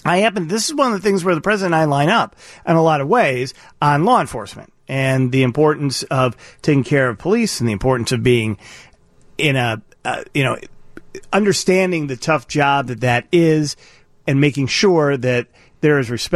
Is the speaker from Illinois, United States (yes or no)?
yes; Chicago, Illinois, United States; And as a Chicagoan, we're all from here.